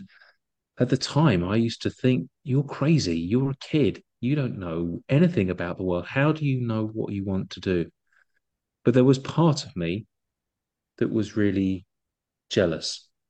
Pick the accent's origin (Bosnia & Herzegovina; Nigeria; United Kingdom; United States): United Kingdom; Brighton, South East England; a big travel banking company in well, in the world, but their European headquarters in Brighton, in my hometown.